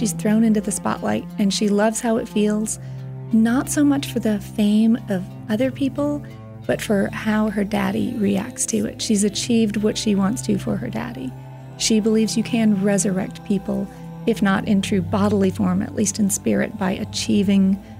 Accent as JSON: {"language": "English", "region": "Wisconsin", "country": "United States", "tie": "born or raised there", "said": "Well, I grew up in Wisconsin, so the snow scenes, of course, come sort of naturally to me."}